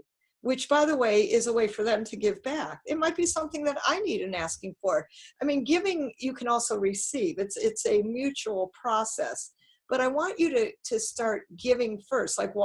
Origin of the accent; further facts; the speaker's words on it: Detroit, Michigan, United States; moved away; Well, you know, I'm from Detroit, and I moved out of the snow.